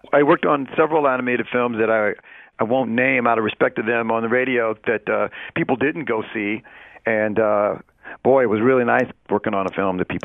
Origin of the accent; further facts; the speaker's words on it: University City, Missouri, United States; I grew up in the University City. I went to all of the U City schools, kindergarten through high school.